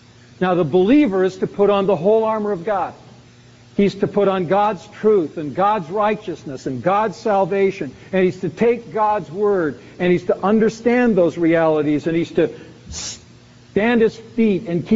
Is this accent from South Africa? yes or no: no; West Coast, Canada; But I grew up out on the West Coast where there wasn't a whole lot of cold weather.